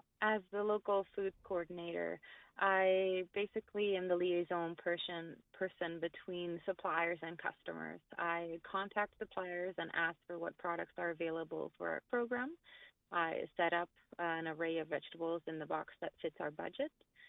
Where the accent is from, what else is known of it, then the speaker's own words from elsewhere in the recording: Barcelona, Catalonia, Spain; English is a second language; now in Prince George, Canada; I'm originally from Barcelona. I moved to Prince George a few years ago